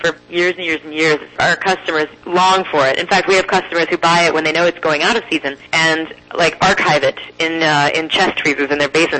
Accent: Columbus, Ohio, United States; because my hometown here, Columbus, Ohio, is celebrating its bicentennial.

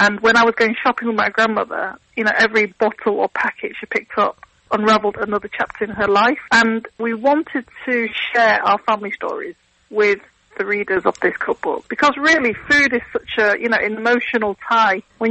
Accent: Manchester, North West England, United Kingdom; I was born and bred in Manchester, and it's the only place that I know as home

